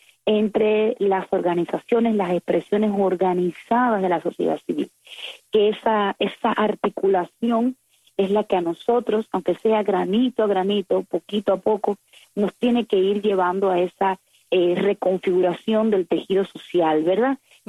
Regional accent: Cuba; y como ciudadanos también, como cubanos, habíamos denunciado la situación

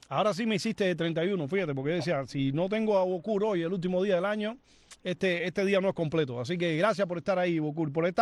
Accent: Cuba; como cubano, como ciudadano del mundo también

